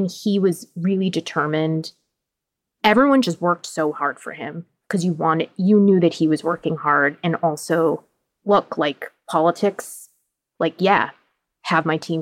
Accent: Boston, Massachusetts, United States; like I pronounce words weird because I'm from Boston

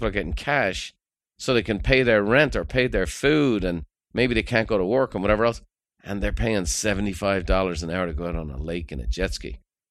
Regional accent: Ireland; now in United States; I grew up in Ireland, totally different economic structure.

